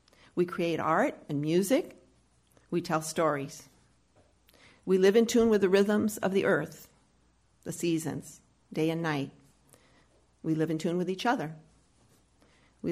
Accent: Milwaukee, Wisconsin, United States; a UU minister from Milwaukee, my hometown

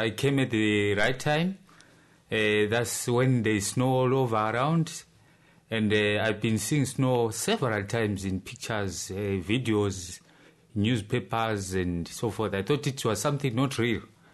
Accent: Hwange, Matabeleland North, Zimbabwe; when I grew up in Tete, that is Wange, near one of the biggest national park, that is Wange National Park in Zimbabwe.

